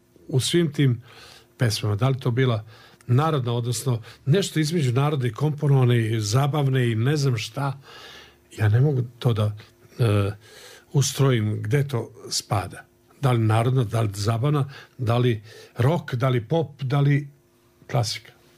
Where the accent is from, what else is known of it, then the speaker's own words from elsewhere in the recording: Skopje, North Macedonia; now in Belgrade, Serbia; Jedan period kad sam došao iz Skoplja u Beograd, taj period dolaska u Beograd do nekih važnih festivala promenio.